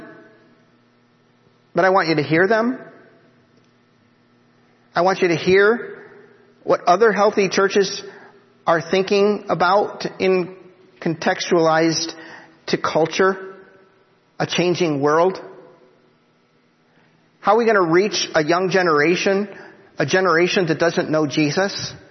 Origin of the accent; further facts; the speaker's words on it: Cleveland, Ohio, United States; I grew up in Cleveland. I live near Philadelphia. Coming to Myerstown is backward for me.